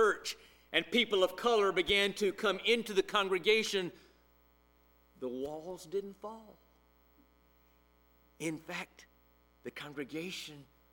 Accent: Alabama, United States; I grew up in Alabama in the 1960s, and I heard the church leaders around me say

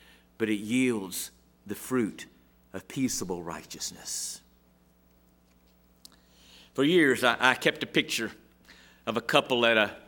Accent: Montgomery, Alabama, United States; also born or lived in Birmingham; I grew up, born in Birmingham, but I grew up in Montgomery.

